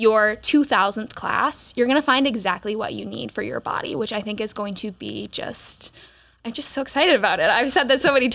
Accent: Midwest, United States; also born or lived in Phoenix; now in Rochester, United States; I recently moved to Rochester in January, but I grew up in the Midwest. I moved back to the area after 5 years spent in Phoenix.

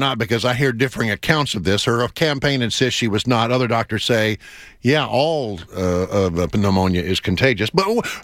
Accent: Texas, United States; born there; I was born in Texas, and I have a birth certificate to prove it.

